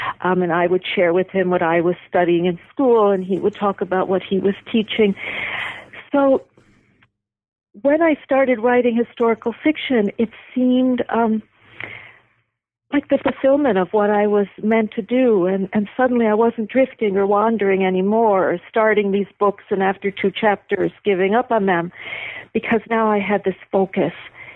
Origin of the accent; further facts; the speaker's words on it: Buffalo, New York, United States; One day I was back in my hometown, Buffalo, visiting my parents